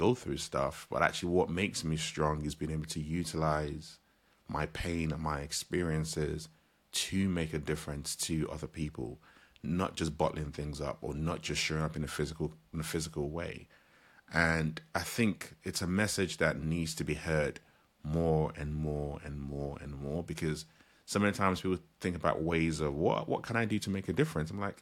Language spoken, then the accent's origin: English; the South, United States; your boy growing up in the South